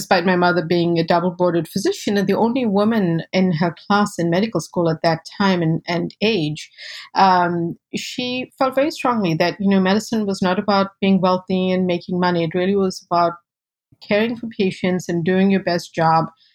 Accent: South Africa; one of the things people don't realize about growing up a person of color in South Africa is that growing up in South Africa in apartheid, there was only black and white.

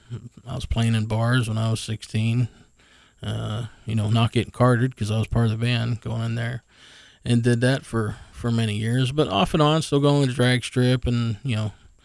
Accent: Youngstown, Ohio, United States; I grew up in a town in Youngstown, on the west side of Youngstown. A street called Argo Street, it was a cul-de-sac

